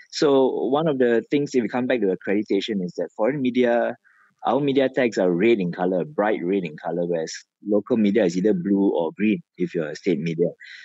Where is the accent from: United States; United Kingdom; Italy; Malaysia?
Malaysia; I'm a proud blue IC carrying Malaysian